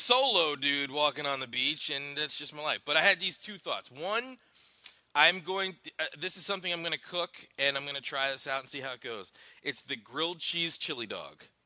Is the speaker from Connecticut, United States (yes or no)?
yes; Connecticut, United States; I'm from Connecticut.